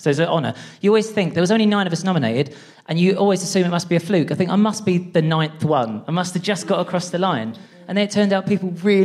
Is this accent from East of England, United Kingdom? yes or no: yes; East of England, United Kingdom; So I'm a transgender person and I'm from Essex